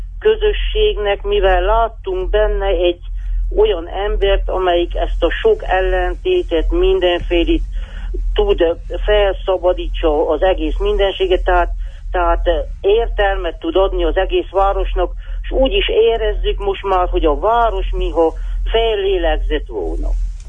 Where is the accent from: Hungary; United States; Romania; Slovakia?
Romania; Odorheiu Secuiesc, Harghita; ugye én Székelyudvarhelyi vagyok.